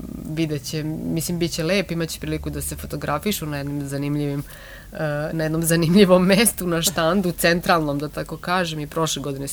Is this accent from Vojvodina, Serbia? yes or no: yes; Ruma, Vojvodina, Serbia; evo, konkretno kod nas u Rumi